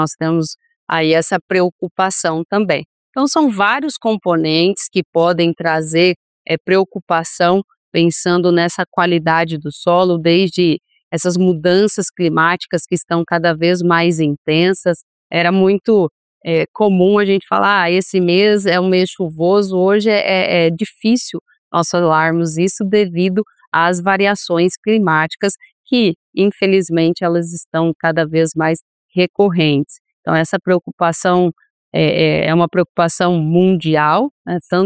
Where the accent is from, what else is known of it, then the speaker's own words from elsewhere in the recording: Paraná, Brazil; eu sou aqui do Paraná, aonde nasceu o sistema do plantio direto